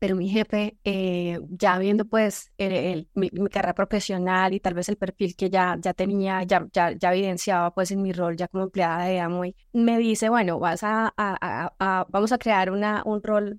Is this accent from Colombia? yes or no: yes; Bucaramanga, Santander, Colombia; now in Bogotá, Colombia; yo soy de Bucaramanga, es una ciudad hermosísima en Colombia, pero es una ciudad intermedia, no es la capital. Por alguna razón terminé trasladándome aquí a la capital